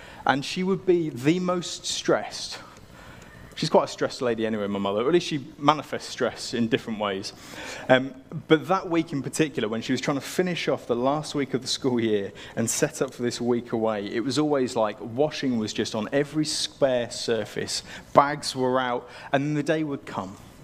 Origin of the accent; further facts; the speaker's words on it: Cambridge, East of England, United Kingdom; So I grew up in Cambridge, sort of South Cambridge in North Hertfordshire